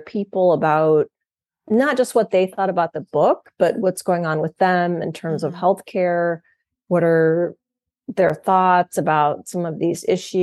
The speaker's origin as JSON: {"language": "English", "region": "Missouri", "country": "United States", "tie": "born or raised there", "said": "I had not because I was an heiress, but because I grew up in Southern Missouri and my parents got me this mean old Shetland pony that I loved."}